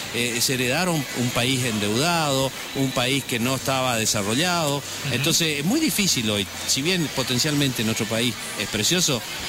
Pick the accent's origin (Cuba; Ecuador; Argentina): Argentina; porque somos todos argentinos, nos costó muchísimo esto